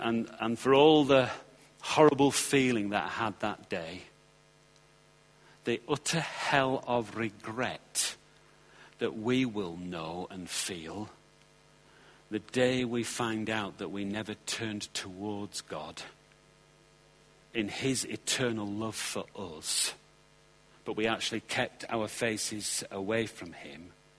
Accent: United Kingdom; I thought being British, you could just get into any country just like that, you know.

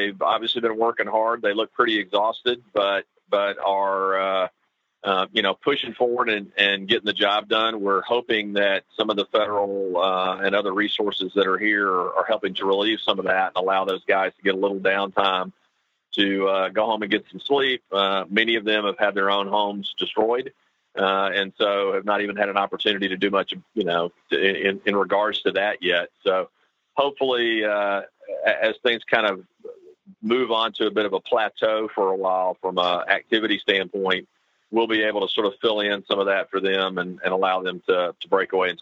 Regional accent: Tennessee, United States; One from my home state of Tennessee. So I got to see some home folks yesterday

